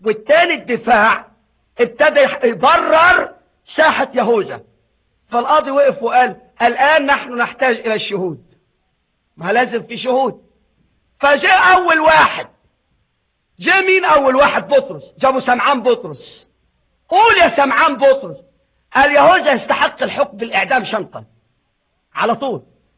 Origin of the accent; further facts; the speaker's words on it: Egypt; ده عندنا في مصر مش عندكم